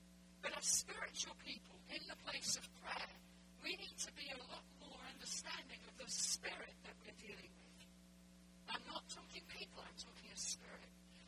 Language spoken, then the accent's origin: English; Egypt; also born or lived in Middle East; I grew up in the Middle East. I'm Egyptian, my father's Egyptian, and I lived and grew up in the Middle East. I went to school with Muslim friends